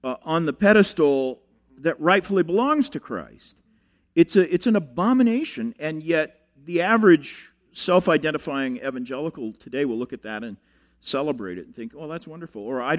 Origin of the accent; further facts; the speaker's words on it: Tulsa, Oklahoma, United States; I grew up in Tulsa, which is the home of every unclean charismatic bird, you know.